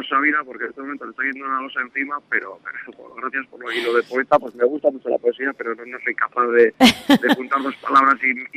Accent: San Sebastián, Basque Country, Spain; soy de Donosti, porque he mamado la Real toda mi vida

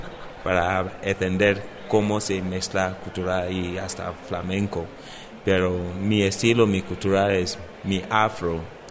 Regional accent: Nigeria; now in Madrid, Spain; Desde Nigeria, con la cultura, como líder de la banda, me gusta cantar en mi idioma, como castellano, donde vivo en Madrid.

